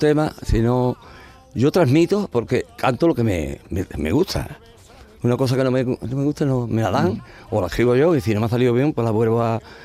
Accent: Los Palacios y Villafranca, Andalusia, Spain; de los palacios soy y andaluz yo me siento.

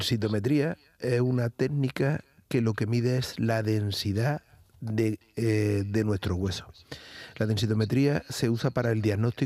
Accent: Carcabuey, Andalusia, Spain; Carcaboy es mi pueblo. Yo soy de la subbética cordobesa.

